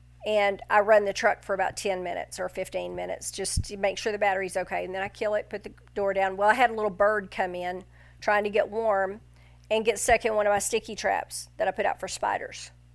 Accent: Texas, United States; And where I'm from in North Texas, when we hear snow's coming, you stand at the window because snow stays for about 5 seconds.

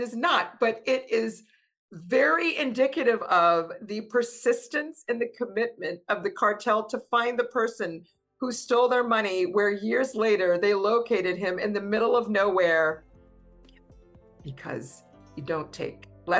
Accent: United States; But, you know, I'm American with hesitation, but I am, this is, you know, where I'm from and what I see.

